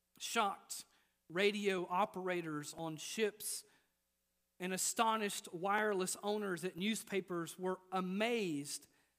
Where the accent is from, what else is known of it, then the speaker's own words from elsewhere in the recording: Mississippi, United States; I'm from Mississippi, and I'm doing the best I can with French names.